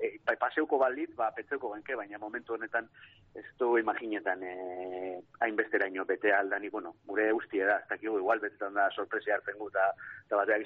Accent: Gernika, Basque Country, Spain; beti begu Gernikarrak gara

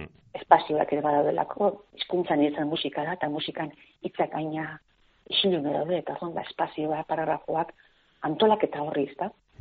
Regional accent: Etxebarria, Basque Country, Spain; herri txiki batean Etxebarrian, Markina ondoan, da herri txikian aietako izan da, eskolan danok euskaldunak ginen

